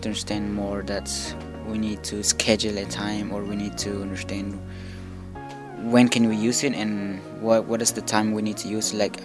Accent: Guatemala; and I am from Guatemala.

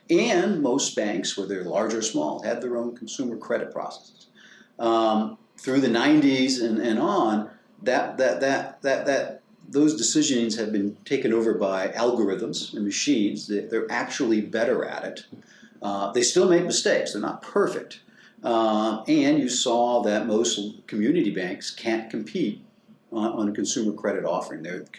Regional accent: Bayou La Batre, Alabama, United States; I grew up in Bayou LaBattery, Alabama, so the deep, deep south.

